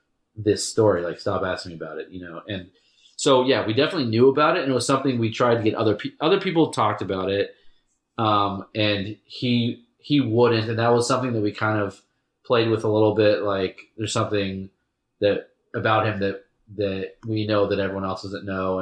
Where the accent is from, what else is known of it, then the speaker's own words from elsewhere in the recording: United States; And that was my whole, like, I'm an American.